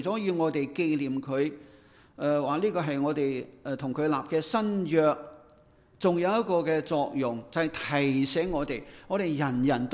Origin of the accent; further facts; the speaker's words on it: Guangdong, China; 我们广东人说人有三衰六旺